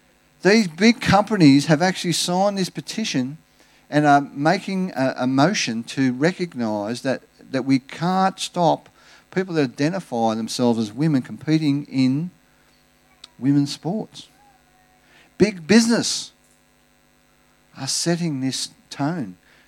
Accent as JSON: {"language": "English", "country": "Australia", "said": "as an Australian"}